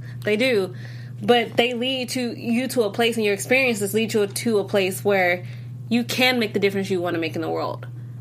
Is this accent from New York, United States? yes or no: no; Illinois, United States; And I'm from Illinois, so you know what that is.